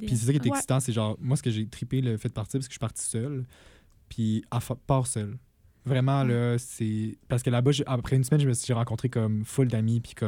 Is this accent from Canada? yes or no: yes; Quebec, Canada; vu que je viens du Québec